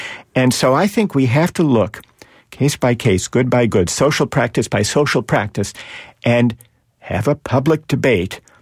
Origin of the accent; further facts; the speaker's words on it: Minnesota, United States; When I was a kid, I've always been a baseball fan. I grew up in Minnesota. I'm a Red Sox fan now. I've been here for some years.